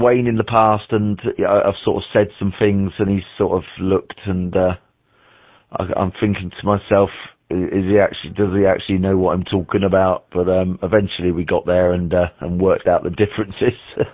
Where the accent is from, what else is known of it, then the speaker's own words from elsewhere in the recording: England, United Kingdom; Well, as an Englishman, I can never understand haggis.